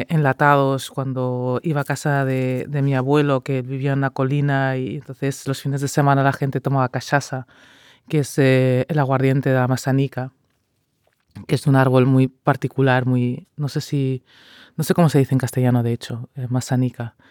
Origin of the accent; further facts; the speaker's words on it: Maputo, Mozambique; yo soy de Mozambique, de Maputo, y la familia de mi madre es de Rezando García, que hace frontera con Sudáfrica, y la de mi padre es de Tete, que es el norte, que es pues una pequeña población del río Zambeze